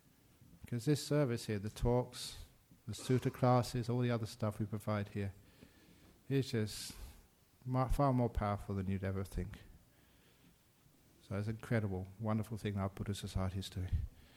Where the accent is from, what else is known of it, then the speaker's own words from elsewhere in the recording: Australia; now, where are you from? I said, I'm from Australia.